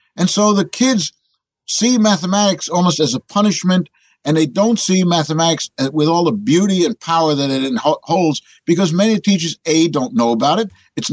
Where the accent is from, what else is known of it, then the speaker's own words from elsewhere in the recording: New York, United States; when I'm in Europe, I'm not introduced as an American. I'm introduced as a New Yorker. There's a certain cachet to New York and what we do in New York.